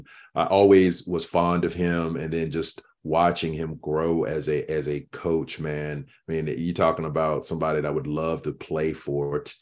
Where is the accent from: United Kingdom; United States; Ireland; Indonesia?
United States; Virginia; When he 757.